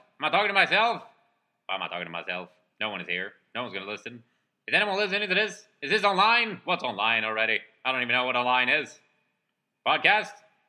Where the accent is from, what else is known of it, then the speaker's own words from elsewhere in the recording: Gottskär, Halland County, Sweden; Jag är född och uppvuxen i Gottskär som ligger strax utanför söder om Göteborg.